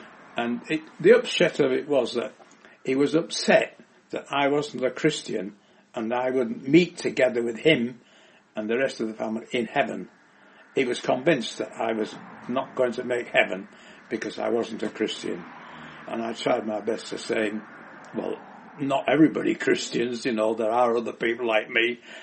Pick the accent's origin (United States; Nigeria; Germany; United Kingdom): United Kingdom; York, Yorkshire and the Humber; I was born in 1927 in New York. The capital of the north, and I grew up there.